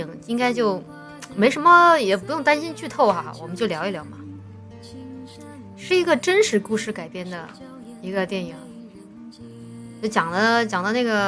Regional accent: Chongqing, China; accent: Chongqing; 我们重庆话里说科研，搞科研，在美国搞。

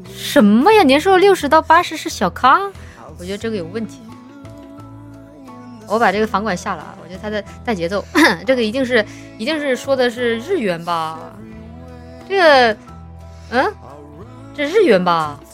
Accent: Chongqing, China; 我当初应该也是做的这个卷子，我是重庆的考生吗？

